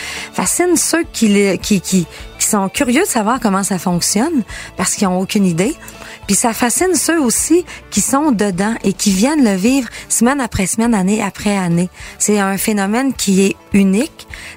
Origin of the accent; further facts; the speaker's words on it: Girardville, Quebec, Canada; ça se passait dans des festivals chez nous, au Lac-Saint-Jean. Moi, je suis une fille de Girardville.